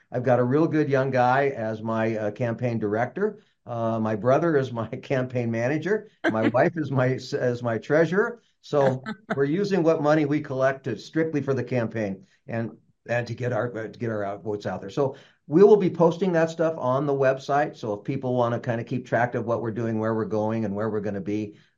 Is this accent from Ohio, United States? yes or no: no; Denver, Colorado, United States; I was born in raised in North Denver, went to Catholic grade school there, Catholic high school at Cathedral on 19th and Logan. I did my undergraduate work at CU Boulder and went to law school at the University of Denver.